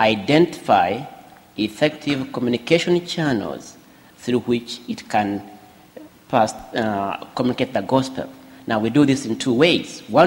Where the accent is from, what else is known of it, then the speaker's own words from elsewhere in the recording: Uganda; I come from Uganda, the famous Uganda.